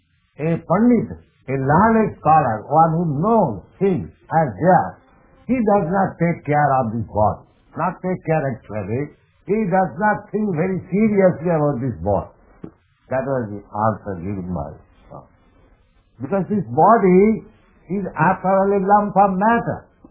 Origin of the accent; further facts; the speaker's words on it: India; You are thinking more intimate relationship with him, and because I am Indian, he may not think more and in such intimacy, because the body is the connection.